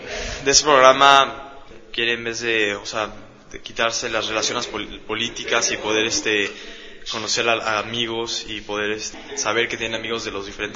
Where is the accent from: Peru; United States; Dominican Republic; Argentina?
United States; San Diego, California; vengo de San Diego.